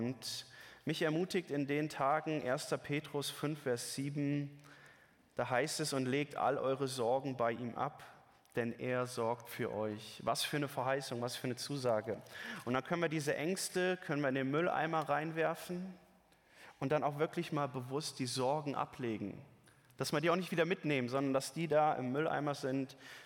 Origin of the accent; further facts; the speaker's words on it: North Rhine-Westphalia, Germany; wie ein kleines Städtchen in Nordrhein-Westfalen, dort, wo ich aufgewachsen bin, in der Region